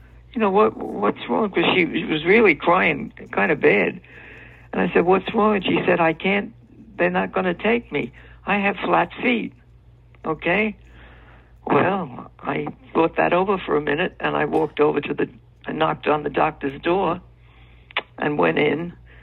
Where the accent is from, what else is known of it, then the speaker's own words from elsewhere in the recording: Brooklyn, New York, United States; I grew up in Brooklyn, New York.